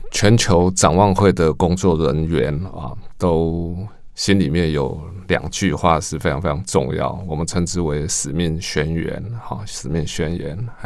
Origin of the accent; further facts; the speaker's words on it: Hualien County, Taiwan; 亚瑟跟我自己是同乡的人，因为我们都是花莲人哈，那我自己在花莲服务的时候就知道亚瑟啊